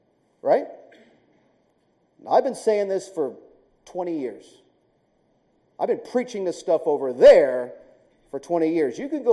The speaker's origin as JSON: {"language": "English", "country": "United States", "said": "you know, I'm an American."}